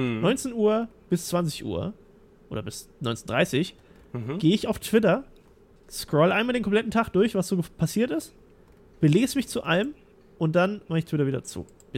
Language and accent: German; Thuringia, Germany; Ich meine, ich bin aus Thüringen, ja.